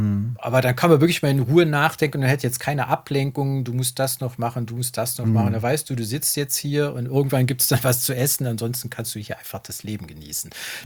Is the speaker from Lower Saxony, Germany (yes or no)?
no; Saarland, Germany; accent: Moselle Franconian; so eine Sprachgrenze mitten im Saarland. Der eine Teil war halt, der mal zu Bayern gehört hat. Und ich komme halt aus dem Moselfränkischen.